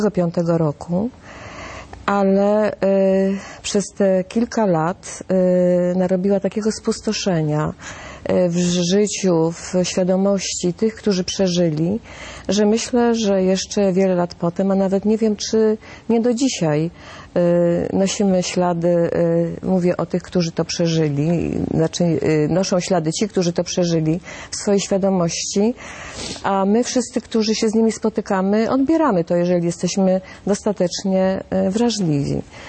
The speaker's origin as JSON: {"language": "Polish", "town": "Łódź", "region": "Łódź Voivodeship", "country": "Poland", "tie": "born there", "said": "Ja przyszłam na świat w Łodzi"}